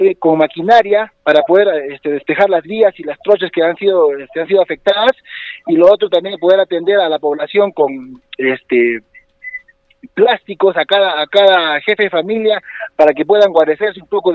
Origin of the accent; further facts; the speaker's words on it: Tacna, Peru; somos ciudadanos tacneños, somos ciudadanos peruanos